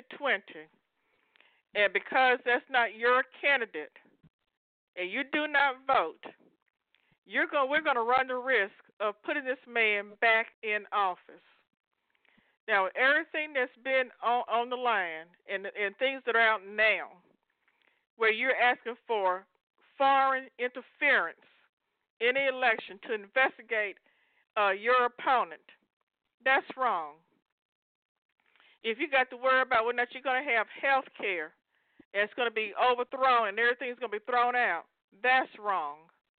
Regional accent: United States; I am an American. I happen to be a black American, but I'm an American.

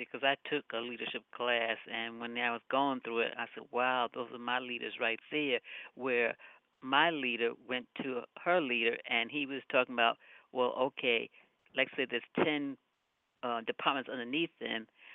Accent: Long Island, New York, United States; You know, I'm from Long Island.

